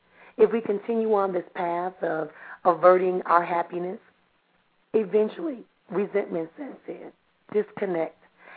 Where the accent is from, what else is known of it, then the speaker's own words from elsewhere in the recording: Milwaukee, Wisconsin, United States; we want to thank Jackie for calling in all the way from Milwaukee here in my hometown.